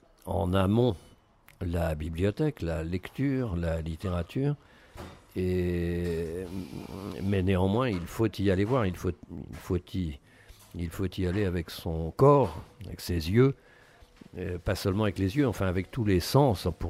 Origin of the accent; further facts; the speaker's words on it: Brittany, France; J'ai grandi en Bretagne, enfin cet hôpital psychiatrique, enfant. Ensuite à l'extérieur tout de même de cet hôpital psychiatrique.